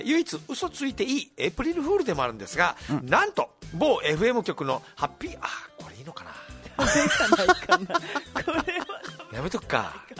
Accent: Okinawa, Japan; 私自身平成に生まれて沖縄の人間でよかったと思います。

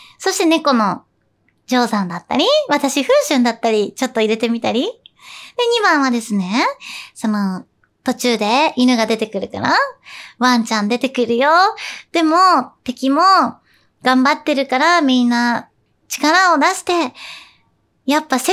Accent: Tokyo, Japan; 私は東京出身、東京育ち、東京生まれです。

